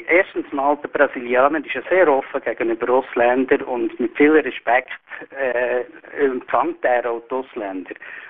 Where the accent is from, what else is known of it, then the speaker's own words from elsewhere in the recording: Switzerland; Und als Schweizer habe ich eben gelernt, dass in einer Demokratie nur funktionieren kann.